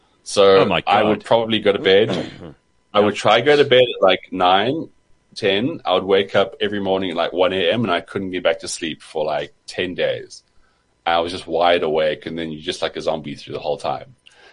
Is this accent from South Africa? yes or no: yes; South Africa; This is the annoying thing about being South African and traveling, is that the first thing you always think about is like, can I live here?